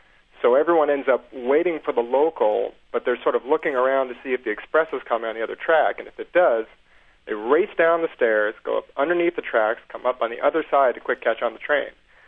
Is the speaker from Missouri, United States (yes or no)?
no; New York, United States; that's a fun memory of mine when I grew up in New York.